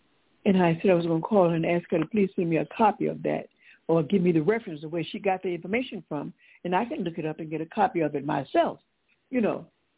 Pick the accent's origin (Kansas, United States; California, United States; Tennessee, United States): Tennessee, United States; Nashville; My hometown, yeah, my home, Nashville, Tennessee.